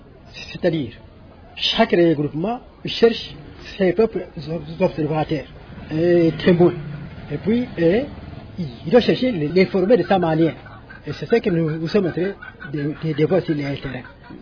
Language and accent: French; DR Congo; chez nous au Congo, c'est la troisième élection.